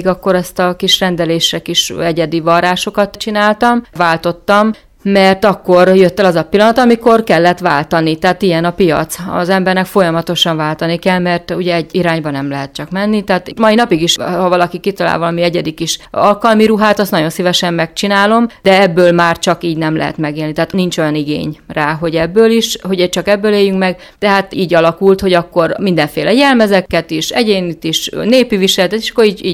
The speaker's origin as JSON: {"language": "Hungarian", "region": "Szabolcs-Szatmár-Bereg", "country": "Hungary", "tie": "born there", "lives_now": "Fehérgyarmat, Hungary", "said": "Én Fehérgyarmatra 86-ba költöztem át, férhez jöttem ide Gyarmatra, Szatmári Medibe születtem, onnan jöttem át"}